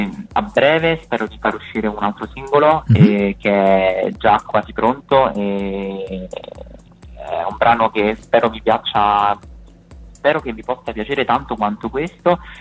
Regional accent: Terracina, Lazio, Italy; Sì, allora io sono di Terracina, in provincia di Latina

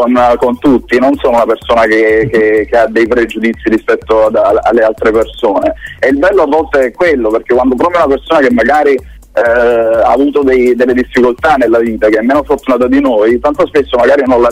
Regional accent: Naples, Campania, Italy; moved away as an adult; now in Milan, Italy; io sono di Napoli

